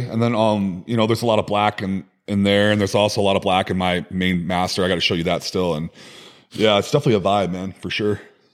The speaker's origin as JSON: {"language": "English", "town": "Cleveland", "region": "Ohio", "country": "United States", "said": "like I'm from Cleveland, Ohio, and nobody around me dieted or competed or, you know, lived that fitness lifestyle."}